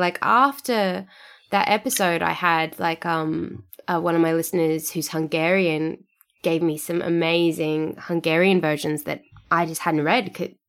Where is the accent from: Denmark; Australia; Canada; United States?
Australia; Sydney, New South Wales; now in Perth, Australia; I'm from Sydney. I live in Perth now, which is on the other side of Australia. And I've been living here for a couple of years now.